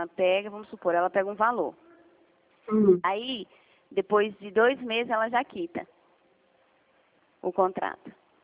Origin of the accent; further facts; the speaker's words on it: Belo Horizonte, Minas Gerais, Brazil; born there; Eu nasci em Belo Horizonte.